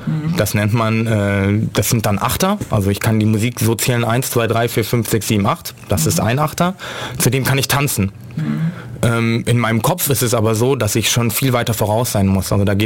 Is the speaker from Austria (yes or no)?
no; Hesse, Germany; now in Ulm, Germany; Das war in Marburg noch. Also ich bin nicht Ulmer, ich komme eigentlich aus Hessen.